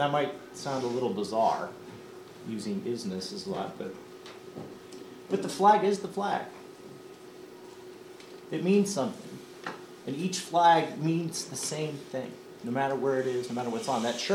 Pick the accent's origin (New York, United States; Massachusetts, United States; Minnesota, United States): Minnesota, United States; No, I'm from, well, not I'm from Minnesota, but I grew up in the United States till my whole life.